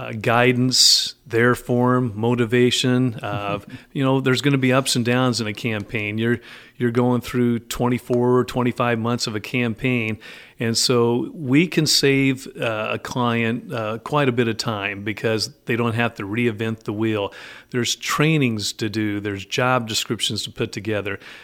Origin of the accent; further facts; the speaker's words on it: Wayne, Nebraska, United States; I'm from Wayne, Nebraska, originally. Went to Wayne State College.